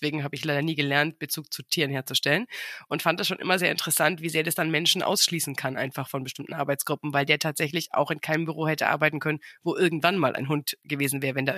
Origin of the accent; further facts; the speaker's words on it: Bamberg, Bavaria, Germany; dass wir beide den gleichen Geburtsort haben. Wir kommen beide aus Bamberg.